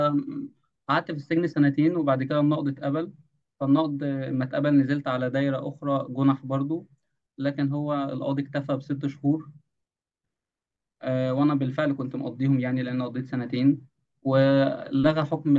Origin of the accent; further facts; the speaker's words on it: Damietta, Damietta Governorate, Egypt; كان في دائرة عندنا في دمياط اسمها جنح أمن دولة طوارئ